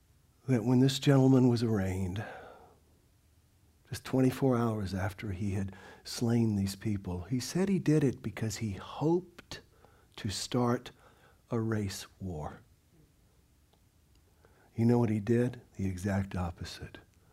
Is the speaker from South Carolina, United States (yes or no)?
yes; South Carolina, United States; But something happened this week in my home state, which everybody knows about. I used to manage a radio station in Charleston, South Carolina.